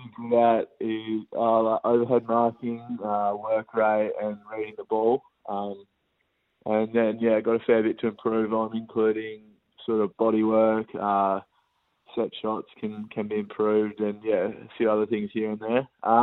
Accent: Australia; also born or lived in South Africa; I grew up mainly in Australia. I was born in South Africa, actually. Moved here in 2007 when I was four.

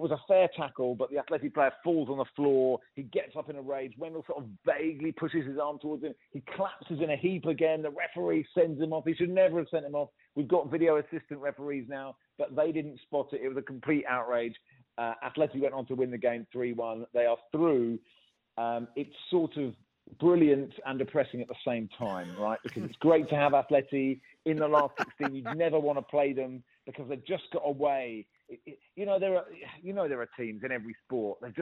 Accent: England, United Kingdom; as an Englishman

